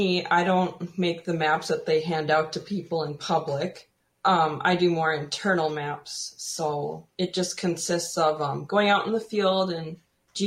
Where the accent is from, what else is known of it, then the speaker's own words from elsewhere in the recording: Minnesota, United States; I am affiliated with the White Earth Tribe, and I am from the Twin Cities area.